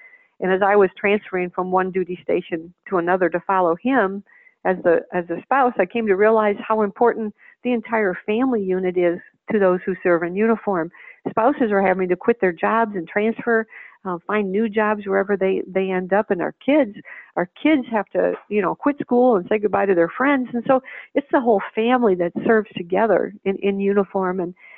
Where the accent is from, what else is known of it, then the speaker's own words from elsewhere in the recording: United States; And the pride I felt of just being an American